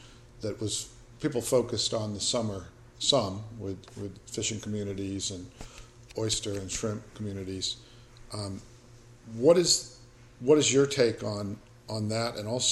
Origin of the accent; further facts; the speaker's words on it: New England, United States; when I think of a marsh growing up in New England, I think of a salt marsh